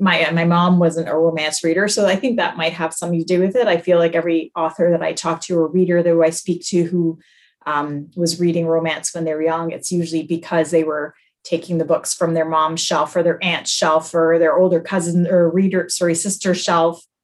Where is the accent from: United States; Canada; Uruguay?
Canada; I'm Canadian.